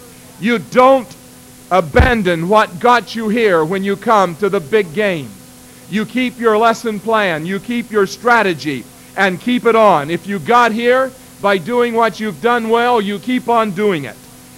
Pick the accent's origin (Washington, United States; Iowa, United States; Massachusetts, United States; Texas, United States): Iowa, United States; Eldon; the Rock Island, which was the backbone of Eldon, Iowa, my hometown